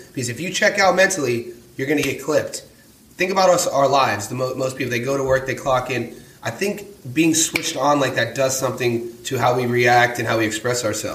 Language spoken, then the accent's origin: English; Youngstown, Ohio, United States; So like we're in my hometown, Youngstown had the most.